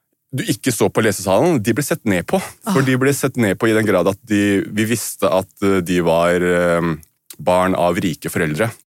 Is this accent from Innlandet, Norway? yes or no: yes; Kongsvinger, Innlandet, Norway; jeg er jo født og oppvokst på Kongsvinger også, hvor du på en måte også har veldig sterk kallet jantelov, ikke sant?